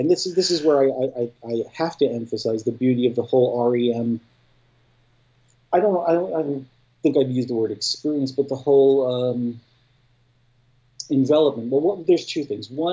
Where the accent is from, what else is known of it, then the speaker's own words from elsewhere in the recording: Staten Island, New York, United States; because why are we going to try and be a British band when we're all from Staten Island?